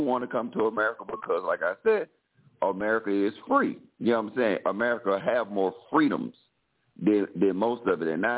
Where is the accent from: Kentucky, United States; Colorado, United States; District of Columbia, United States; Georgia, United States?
Georgia, United States; Atlanta; I'm from Atlanta. It's horrible in Atlanta right now.